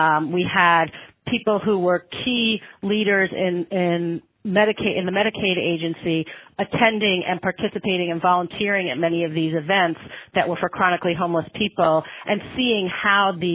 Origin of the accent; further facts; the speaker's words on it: Massachusetts, United States; Hi, everybody. … I'm from Massachusetts, and I'm the Chief Housing Officer at the Massachusetts Executive Office of Elder Affairs